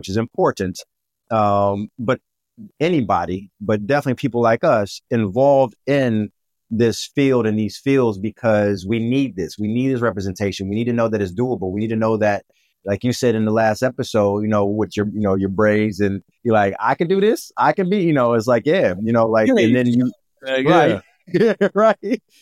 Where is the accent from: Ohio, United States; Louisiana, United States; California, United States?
Ohio, United States; Cleveland; now in Marbella, Spain; we're both from Cleveland, Ohio. I'm sitting to you right now on my balcony, condo right here in Marbella, Spain.